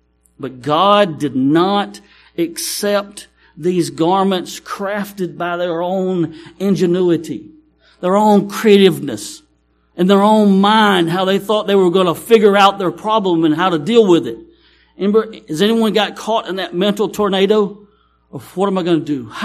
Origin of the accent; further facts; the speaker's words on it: United States; I grew up in Cook County, so you'll have to forgive me. Anybody know where that's at? It's Hornet Country, baby.